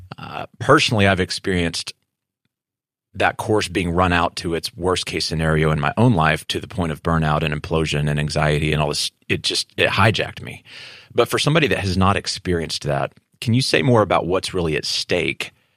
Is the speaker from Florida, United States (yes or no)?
no; Texas, United States; From West Texas. We don't use that word in West Texas.